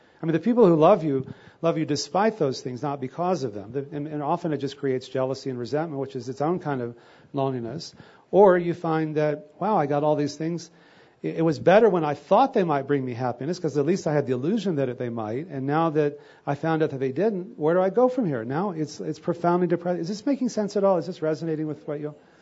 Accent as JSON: {"language": "English", "region": "Texas", "country": "United States", "tie": "born or raised there", "said": "because I grew up in Texas"}